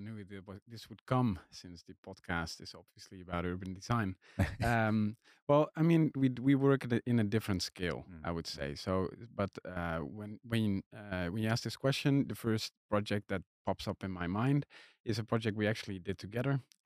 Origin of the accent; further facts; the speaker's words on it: Netherlands; English is a second language; Originally, I'm from the Netherlands.